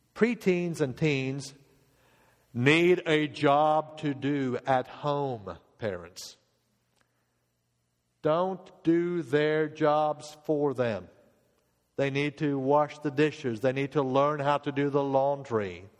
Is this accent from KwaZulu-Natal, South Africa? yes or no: no; Cape Town, Western Cape, South Africa; I remember as a kid growing up in Cape Town, South Africa